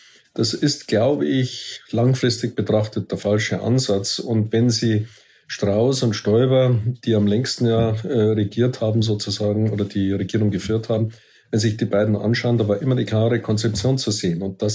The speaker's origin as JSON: {"language": "German", "region": "Bavaria", "country": "Germany", "said": "ich bin ein Bayer, ein bayerischer Patriot deutscher Nationalität mit europäischer Gesinnung."}